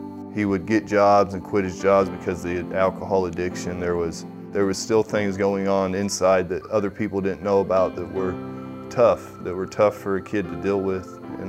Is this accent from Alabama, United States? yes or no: no; Shelbyville, Indiana, United States; I'm 33 years old. I'm from Shelbyville, Indiana. I went to Waldron High School, and I have a 9-year-old little boy.